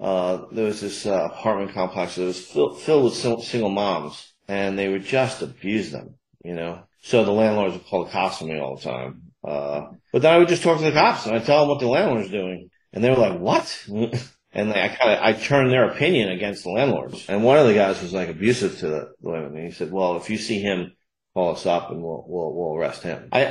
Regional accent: Sandy Hook, Connecticut, United States; a good friend of mine had their kids that I grew up with in Sandy Hook

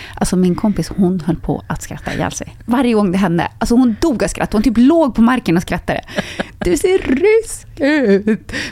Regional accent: Finland; Nej, men jag tänker att man är lite finne. Jag är ju också finne.

